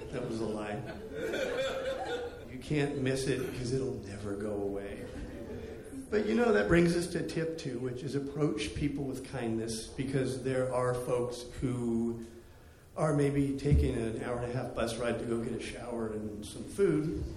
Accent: Oregon, United States; Long ago, I grew up in Southern Oregon, and they have a big weed-growing industry there.

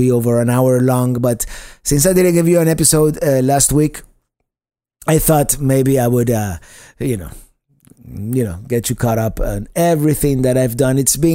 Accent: Florida, United States; So I arrived in my home state of Florida, but I'm still 700 miles away from home.

